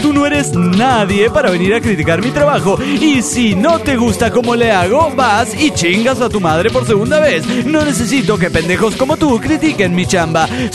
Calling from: Mexico City, Mexico; del DF mexicano

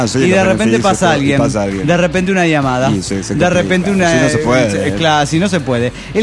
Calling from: Nuevo León, Mexico; Aquí en Nuevo León, México

